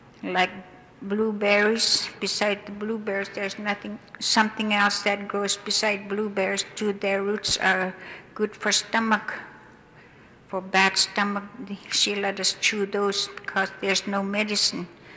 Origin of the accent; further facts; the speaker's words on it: Noorvik, Alaska, United States; also born or lived in Selawik; I'm from Selwick and I grew up at Nervik.